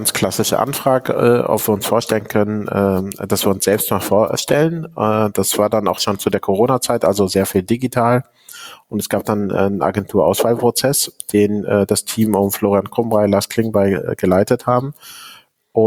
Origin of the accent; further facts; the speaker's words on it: Haltern am See, North Rhine-Westphalia, Germany; Na, ich komme aus dem Ruhrgebiet, also aus Haltern am See, das ist am Münsterland.